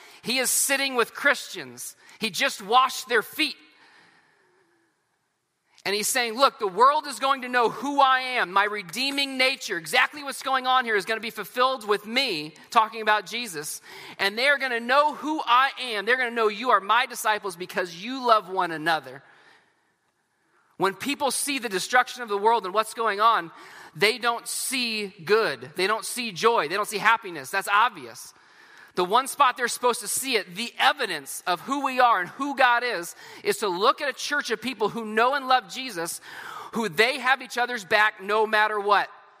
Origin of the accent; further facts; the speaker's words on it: California, United States; I was normally from Northern California. That's where I was born and raised, with great Mordecais around me.